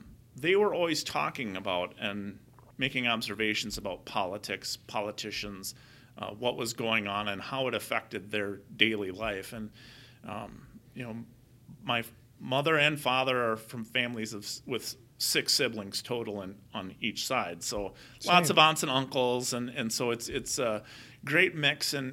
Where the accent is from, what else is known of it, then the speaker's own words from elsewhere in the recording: Butterfield, United States; So growing up in Butterfield, a population around 500